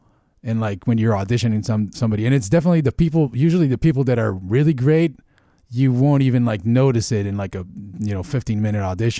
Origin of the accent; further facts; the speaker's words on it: Israel; Because I told him that I'm from Israel.